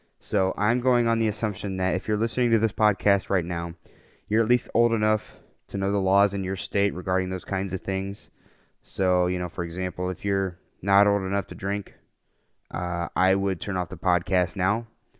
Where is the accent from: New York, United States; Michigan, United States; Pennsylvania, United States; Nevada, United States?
Nevada, United States; Las Vegas; Like I said, I'm from the Vegas area.